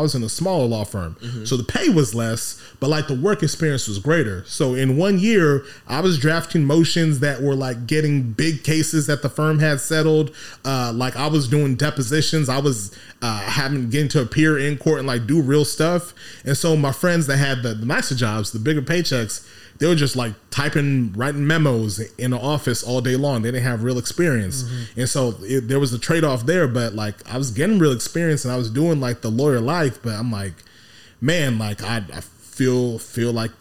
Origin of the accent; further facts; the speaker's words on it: Nigeria; So I'm Nigerian, grew up in a Nigerian household